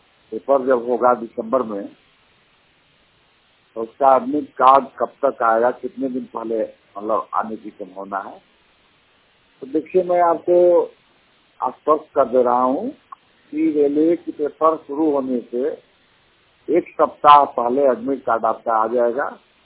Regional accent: Bihar, India; now in Faizabad, India; मैं भी बिहार का ही रहने वाला हूँ, तब फैजाबाद में रहता हूँ।

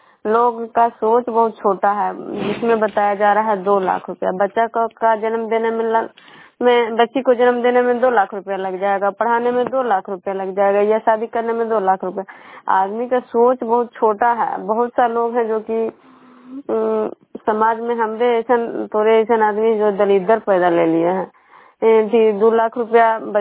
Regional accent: Bishnupur, Bihar, India; मैं बिष्णुपुर ग्राम खुजरा पंचायत नालंदा जिला नवनसा प्रखंड के निवासी हूँ।

